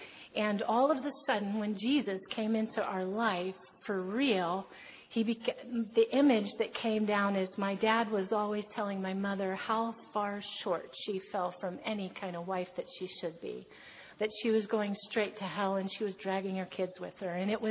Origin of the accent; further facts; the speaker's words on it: Kentucky, United States; accent: Southern; being from the South, born and raised in Kentucky, I do have another accent that if anybody here is from the South and I hear you, I will slip right into it